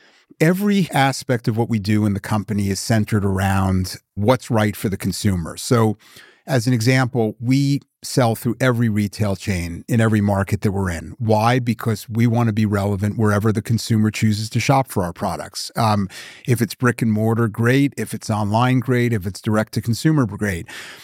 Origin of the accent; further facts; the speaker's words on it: New York, United States; Back in the mid-80s, growing up in New York, there was a store called Sims.